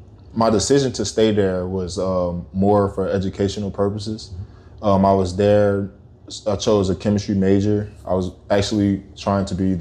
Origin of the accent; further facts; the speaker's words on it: Houma, Louisiana, United States; born there; I was born in Houma, Louisiana.